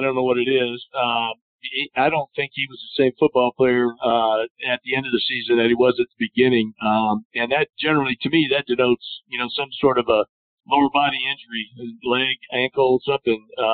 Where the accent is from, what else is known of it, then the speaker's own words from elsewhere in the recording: Santa Clara, California, United States; Stanford was 15 minutes from where I grew up in Santa Clara